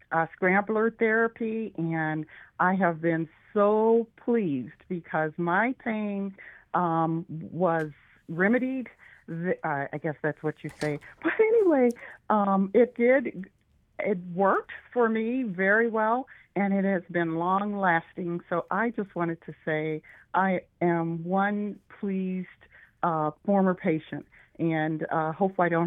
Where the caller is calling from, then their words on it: Pittsburgh, Pennsylvania, United States; I am calling from Pittsburgh, Pennsylvania, and I had visited Alaska last year